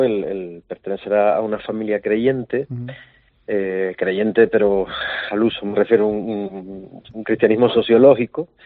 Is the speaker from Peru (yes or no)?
no; Canary Islands, Spain; como cualquier canario